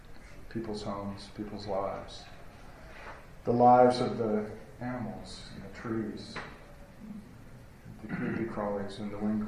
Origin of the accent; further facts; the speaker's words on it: Santa Fe, New Mexico, United States; the news broke about a shooting at Santa Fe High School. And my first thought was for my hometown and my friends. With kids in high school, with teenagers. But it turned out there's a Santa Fe, Texas.